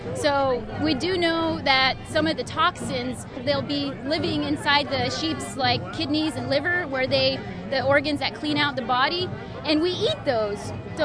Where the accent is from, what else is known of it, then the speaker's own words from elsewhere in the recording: New Mexico, United States; I came from New Mexico. I'm Diné.